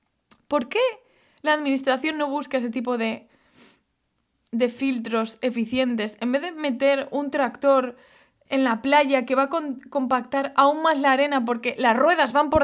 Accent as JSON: {"language": "Spanish", "region": "Galicia", "country": "Spain", "said": "Os lo digo, en el alma como gallega, como bióloga de formación"}